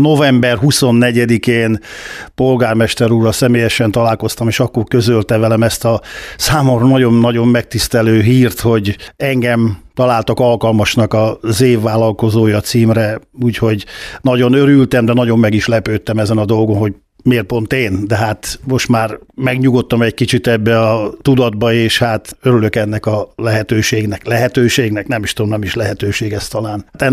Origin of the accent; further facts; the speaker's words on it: Kiskunhalas, Bács-Kiskun, Hungary; én kiskunhalasinak vallom magamat, itt születtem, itt dolgoztam, itt éltem.